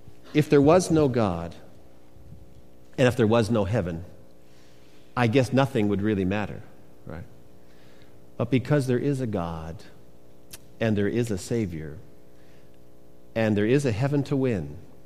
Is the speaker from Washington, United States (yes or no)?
yes; Washington, United States; I grew up outside of Vancouver, as you know, and the whole West Coast.